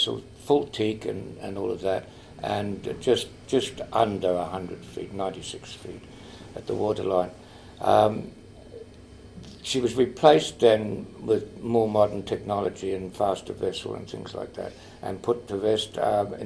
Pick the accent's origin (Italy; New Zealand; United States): New Zealand; now in Sydney, Australia; I'm from New Zealand. I live in Australia, live in Sydney.